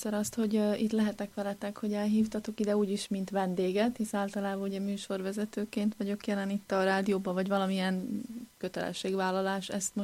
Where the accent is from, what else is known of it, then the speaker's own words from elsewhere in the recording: Komárom, Komárom-Esztergom, Hungary; born there; 1985-ben születtem Komáromban.